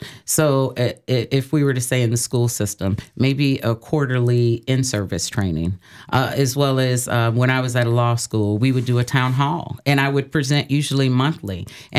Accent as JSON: {"language": "English", "town": "Milwaukee", "region": "Wisconsin", "country": "United States", "said": "I am from Milwaukee, Wisconsin"}